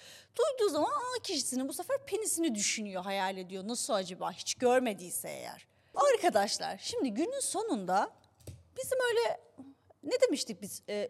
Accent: Istanbul, Turkey; Ben Afyonlu değilim. Bana bakmayın. Ben doğma büyüme İstanbul. Ben de sadece baba gereği kütük yazıyor Afyon diye.

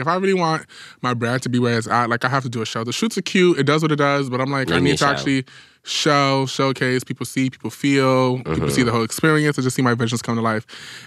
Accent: New York City, New York, United States; I feel like just how it is as a New Yorker.

